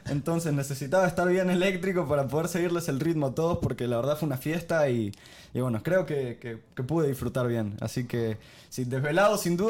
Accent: Montevideo, Uruguay; now in California, United States; vengo de Uruguay, de Montevideo, una ciudad chica, 1 millón de habitantes, para que se hagan una idea.

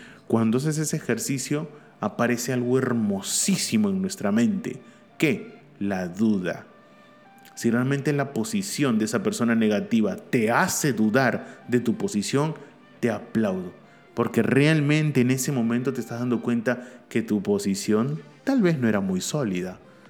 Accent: Peru; Pero hay dos cosas que nosotros como peruanos decimos.

